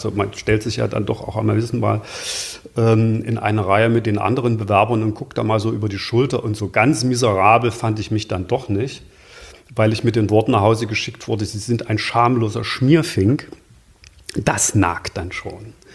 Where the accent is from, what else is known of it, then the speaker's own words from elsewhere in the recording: Thuringia, Germany; born there; Geboren bin ich 1959 in Thüringen.